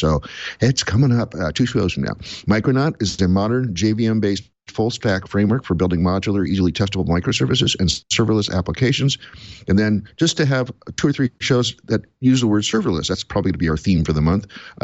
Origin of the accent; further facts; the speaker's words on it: Portland, Oregon, United States; I will be at OSCON in mid-July in my hometown of Portland.